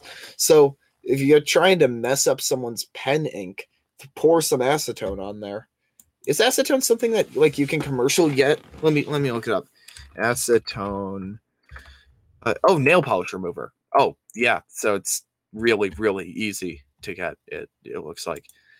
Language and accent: English; United States; I'm at least an American. I'm not going to go as far to say proud, but I'm definitely an American.